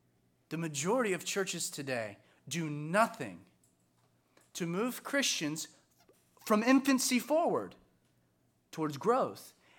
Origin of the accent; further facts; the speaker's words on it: the South, United States; There are some of us that know a lot of things, especially growing up in the South, about Jesus.